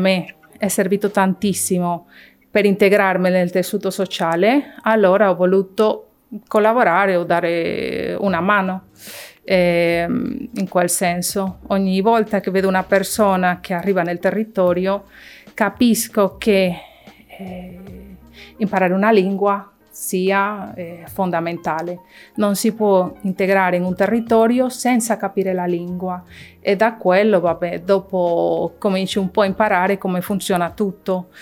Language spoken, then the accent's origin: Italian; Panama; Italian is a second language; moved away as an adult; now in Italy; Io vengo da Panama, nell'Hispano America. E quando sono arrivata qui in Sardegna mi sono trovata che dovevo reinventarmi, dovevo imparare una lingua